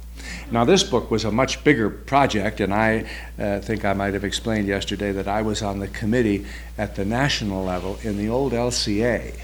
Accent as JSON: {"language": "English", "country": "United States", "moved": "as an adult", "lives_now": "Waterloo, Canada", "said": "And I came from the States 12 years ago to Waterloo as chaplain at both of these colleges, campus pastor."}